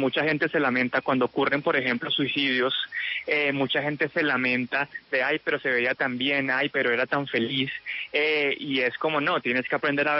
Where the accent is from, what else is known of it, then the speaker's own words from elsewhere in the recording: Colombia; Y también como colombianos, como esta idea del perrenque, del poner la actitud.